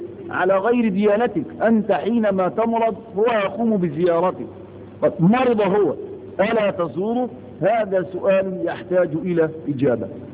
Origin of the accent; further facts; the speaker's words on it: Egypt; نحن في بلد، وأي بلد لا يخلو من هذا